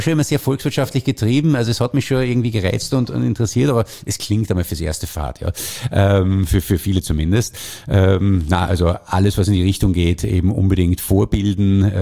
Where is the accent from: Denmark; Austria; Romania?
Austria; born there; so volatil sie auch für einen gebürtigen Österreicher erscheinen mögen, der Angloamerikaner hat dazu ein bisschen andere Einstellung